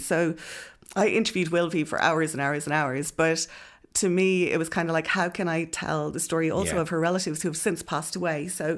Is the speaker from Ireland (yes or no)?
yes; Ireland; no, I'm from the Republic.